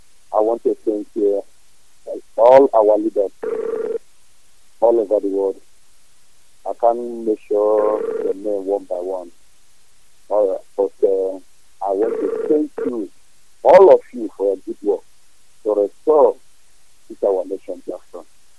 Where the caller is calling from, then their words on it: Obosi, Anambra, Nigeria; I'm calling from Obosi, Anambra, Jafalan.